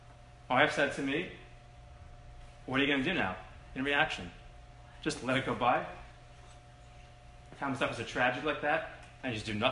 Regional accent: Toronto, Ontario, Canada; For years, growing up, one of the greatest treats we had growing up in Toronto was leaving Toronto.

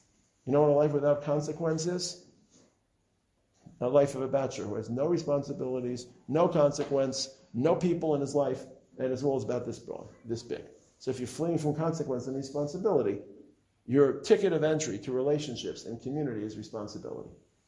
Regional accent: Brooklyn, New York, United States; I come from Brooklyn.

